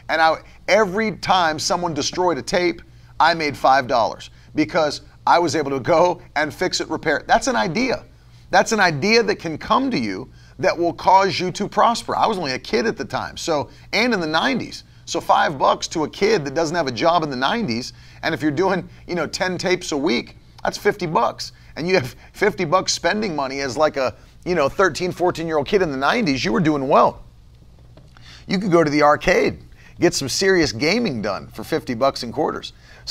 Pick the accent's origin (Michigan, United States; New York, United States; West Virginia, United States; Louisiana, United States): West Virginia, United States; When I was a kid growing up in West Virginia, this was, in the 90s